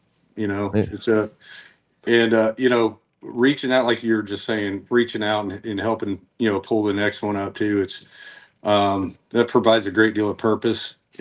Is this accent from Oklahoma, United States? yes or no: yes; Mustang, Oklahoma, United States; So I grew up in Mustang, Oklahoma, kind of outside town a little bit